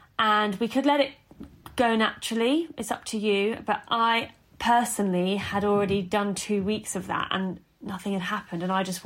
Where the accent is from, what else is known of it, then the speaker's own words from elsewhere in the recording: United Kingdom; And being very British, I think, I felt sorry for her.